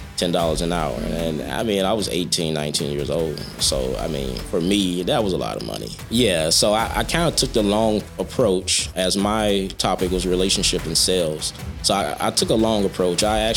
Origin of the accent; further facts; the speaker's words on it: Hernando, Mississippi, United States; So I'm originally from Hernando, Mississippi. I'm from a small fraction in the county area called Dark Corner.